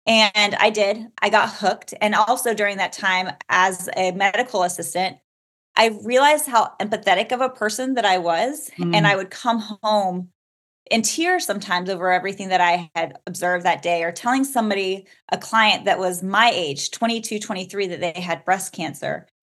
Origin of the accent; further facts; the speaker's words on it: the South, United States; And I was eating, like, I'm from the South, so we were eating like fried okra in the cafeteria